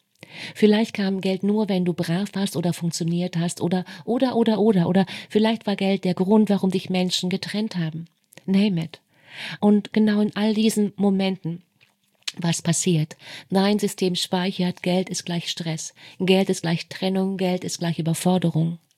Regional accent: eastern Germany, Germany; Schau, ich bin im Osten aufgewachsen.

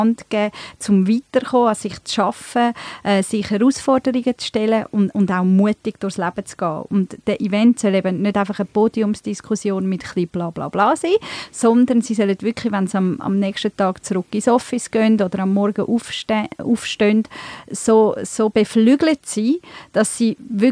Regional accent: Bern, Switzerland; also born or lived in Turkey; now in Zurich, Switzerland; Ich bin ursprünglich aus der Türkei, bin aber im Emmental aufgewachsen, sogar ab 14 noch auf dem Bauernhof. Also es ist sehr speziell, so türkische Emmentalerin auf dem Bauernhof. Ich bin aber jetzt seit 15 Jahren in Zürich

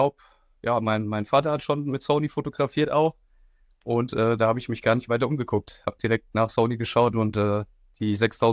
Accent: Hesse, Germany; ich bin 25 Jahre alt, ich komme aus Mittelhessen

